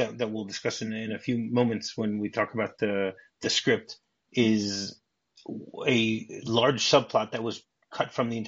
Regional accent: Midwest, United States; I mean, I'm from the Midwest, so, I would say stop off in Detroit.

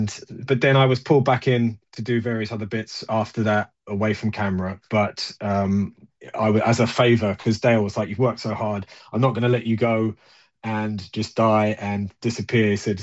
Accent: Ireland; My mum's Irish, my dad's from South America, but my mum's Irish, and I'm from Ireland.

